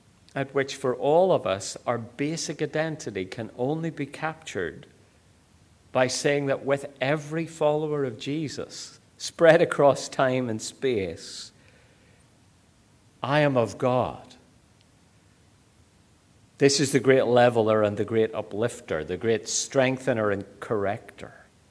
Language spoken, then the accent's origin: English; Northern Ireland, United Kingdom; now in Australia; I'm happy to say I'm Irish. But then I grew up in Northern Ireland, which is part of the UK, so I'm British as well. I've been an Australian citizen for years.